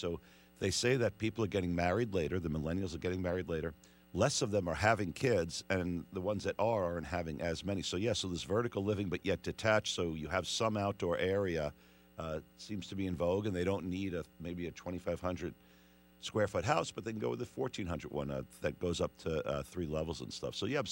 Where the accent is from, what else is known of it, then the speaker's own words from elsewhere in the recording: Queens, New York, United States; It worked for a guy, another guy from Queens like him. And I'm from Queens originally.